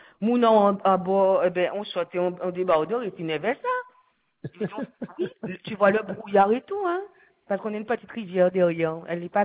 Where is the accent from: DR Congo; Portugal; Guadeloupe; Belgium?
Guadeloupe; Baie-Mahault; Moi, je suis de Bémao